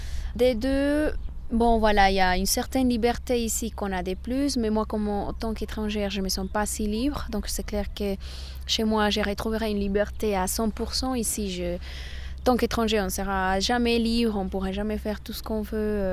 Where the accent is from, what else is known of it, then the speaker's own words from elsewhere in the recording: Colombia; moved away as an adult; now in Neuchâtel, Switzerland; j'ai 23 ans, je viens de la Colombie. Ça fait à peu près 4 ans et demi que je suis arrivée au canton de Neuchâtel.